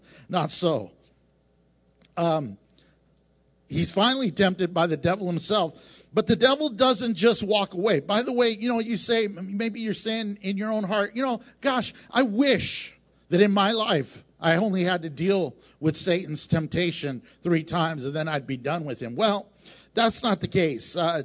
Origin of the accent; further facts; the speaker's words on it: Houston, Texas, United States; You know, I come from the Bible Belt. Houston is the belt buckle of the Bible Belt. And so that's where I come from.